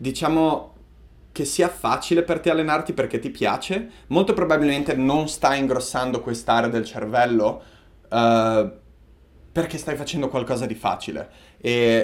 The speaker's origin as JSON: {"language": "Italian", "town": "Savona", "region": "Liguria", "country": "Italy", "tie": "born there", "said": "Sono un buon lupo di mare, sono nato in Liguria, a Savona"}